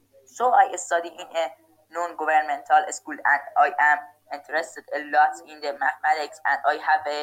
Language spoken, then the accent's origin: English; Mashhad, Razavi Khorasan, Iran; now in Tehran, Iran; My family and I are Iranian. I am originally from Mashhad, but I live in Tehran.